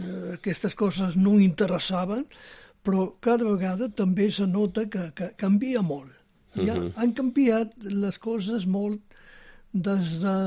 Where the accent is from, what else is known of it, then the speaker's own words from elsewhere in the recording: Galicia, Spain; jo sóc gallec